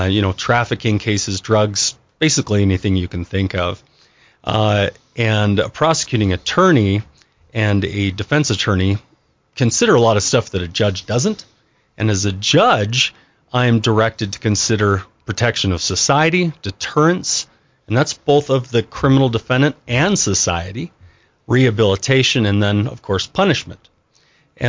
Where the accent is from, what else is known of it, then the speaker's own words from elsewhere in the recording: Liberty, Idaho, United States; So I'm from Bear Lake originally, little town called Liberty. Okay. That's where I grew up.